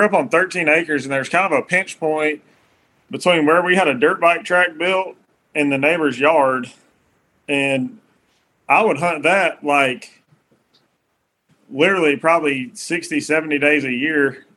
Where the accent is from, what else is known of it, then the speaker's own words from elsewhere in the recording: Georgia, United States; Sure. So I'm from Middle Georgia. It's funny, like my dad actually grew up in like Central Florida and moved to Georgia to deer hunt.